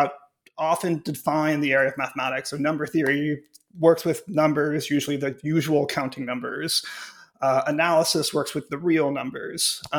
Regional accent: Cleveland, Ohio, United States; Sure. I grew up in Cleveland, Ohio, and then I went to college at Carnegie Mellon University.

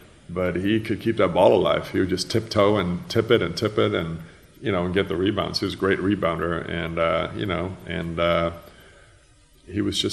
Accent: Seattle, Washington, United States; now in Dallas, United States; We're from the Northwest. And there were a little different culture, different principles.

